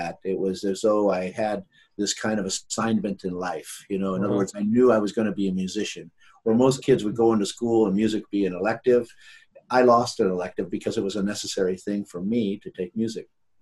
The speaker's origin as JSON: {"language": "English", "town": "Long Beach", "region": "California", "country": "United States", "tie": "born or raised there", "said": "I'm born and bred in Long Beach, California."}